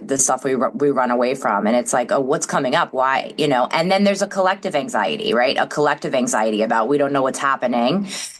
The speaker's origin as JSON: {"language": "English", "region": "New York", "country": "United States", "tie": "born or raised there", "accent": "New York", "said": "You know, I grew up in New York, which you could probably hear in the accent. I had, you know, I was in the suburbs of New York"}